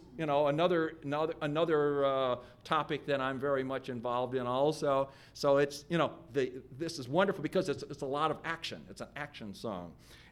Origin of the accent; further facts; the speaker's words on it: Cleveland, Ohio, United States; Well, I'm from Cleveland. I'm from Cleveland.